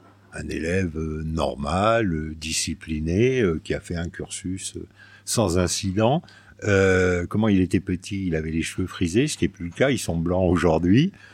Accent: Ambert, Auvergne-Rhône-Alpes, France; also born or lived in Haute-Saône; j'ai passé toute mon enfance et ma scolarité première jusqu'en terminale à Ambert, voilà, qui est une petite ville de 6000 habitants aujourd'hui, qui est nichée entre les monts du Forêt et les monts du Livradois.

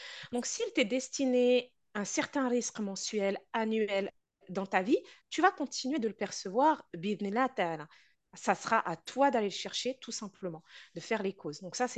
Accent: Morocco; Moi, je suis marocaine. Mes parents sont marocains.

